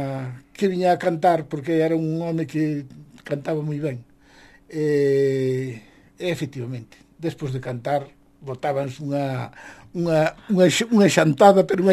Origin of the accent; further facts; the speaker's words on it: Neda, Galicia, Spain; also born or lived in Villalba; Bueno, nativo son de Villalba, pero eu me criei no concello de Neda.